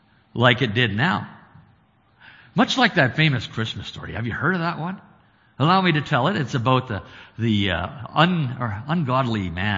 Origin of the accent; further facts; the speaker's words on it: Alberta, Canada; I'm from Central Alberta, and I have four children and a wife, beautiful wife.